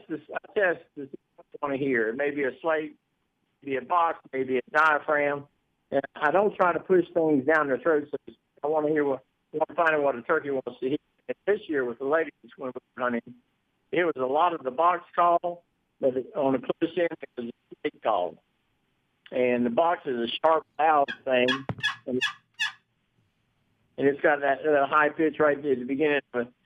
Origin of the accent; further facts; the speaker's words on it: Florida, United States; moved away as an adult; I grew up in Florida, and he was a Daniel Boone of Florida.